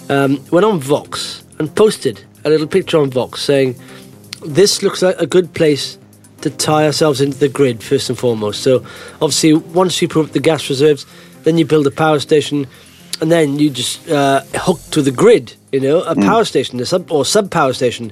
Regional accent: Blackwood, Wales, United Kingdom; I'm looking at how far the Sarawi is a little river near Blackwood, my hometown in South Wales.

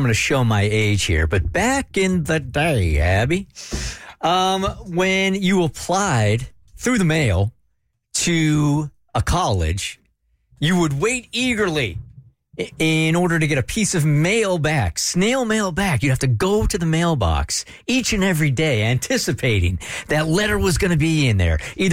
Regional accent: San Diego, California, United States; I grew up in San Diego, so I applied to Pepperdine.

